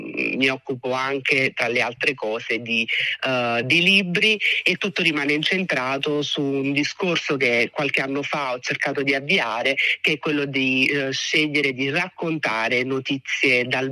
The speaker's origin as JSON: {"language": "Italian", "town": "Formia", "region": "Lazio", "country": "Italy", "tie": "born or raised there", "said": "completamente ambientato nella mia città natale, Formia."}